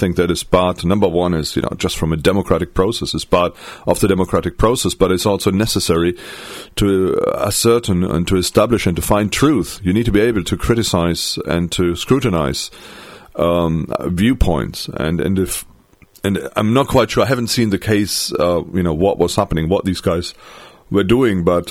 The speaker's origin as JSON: {"language": "English", "region": "North Rhine-Westphalia", "country": "Germany", "second_language": "English", "said": "these raids were done in my home state, I think in North Rhine-Westphalia."}